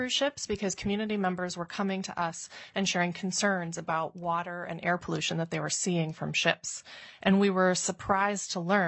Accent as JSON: {"language": "English", "town": "Juneau", "region": "Alaska", "country": "United States", "tie": "born there", "said": "I was born here in Juneau. I come from a commercial fishing family"}